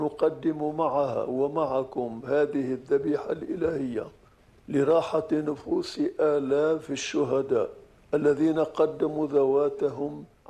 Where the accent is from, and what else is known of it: Lebanon